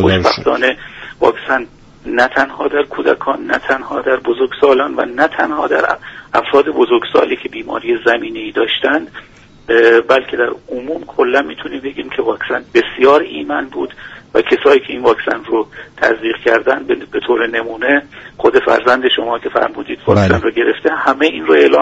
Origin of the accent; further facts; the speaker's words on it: Iran; دست همه این بزرگان رو من به عنوان یک ایرانی میبوسم.